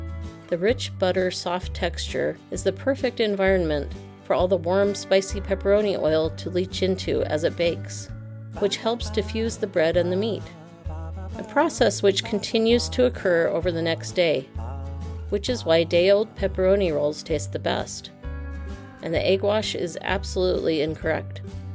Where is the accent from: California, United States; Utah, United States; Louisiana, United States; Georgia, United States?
Utah, United States; I remember in my hometown, the closest we came to pepperoni rolls was Little Caesar's pepperoni bread